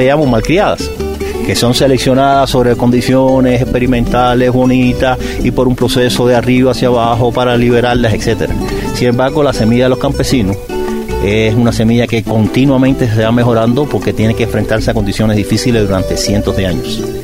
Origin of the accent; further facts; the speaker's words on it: Havana, Cuba; also born or lived in Bolivia; now in Murcia, Spain; Bueno, originariamente soy de Cuba, o sea, soy cubano, nací en Cuba, nací en La Habana. Pero he estado viviendo en Bolivia y ahora estoy basado en Murcia, España.